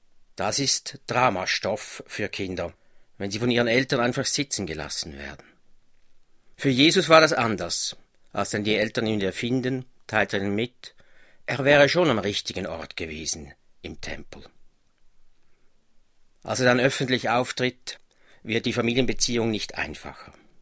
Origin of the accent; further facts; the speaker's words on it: Central Switzerland, Switzerland; einer der beiden Maria-Feiertage in der Zentralschweiz, da wo ich herkomme.